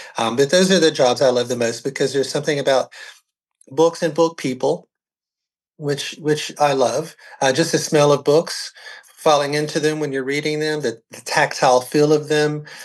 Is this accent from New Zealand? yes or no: no; Georgia, United States; Well, I'm a Georgia native. I was born here in Georgia. I've lived here all my life.